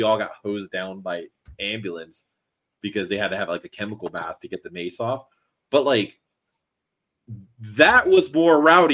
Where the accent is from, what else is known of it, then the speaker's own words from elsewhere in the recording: Miami, Florida, United States; I grew up in Miami, and we didn't really have, like, a lot of venues to be able to put on shows.